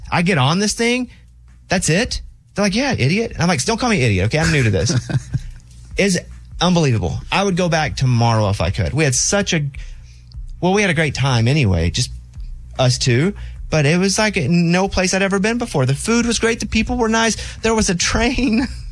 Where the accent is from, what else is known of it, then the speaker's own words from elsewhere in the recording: Arkansas, United States; Meaning, I grew up in Arkansas. We didn't really have seafood.